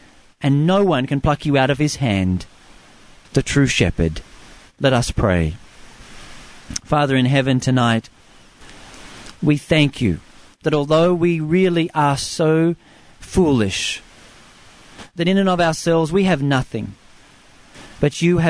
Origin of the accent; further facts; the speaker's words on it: Australia; growing up in Australia, we had sheep stations, so we had always had thousands of sheep.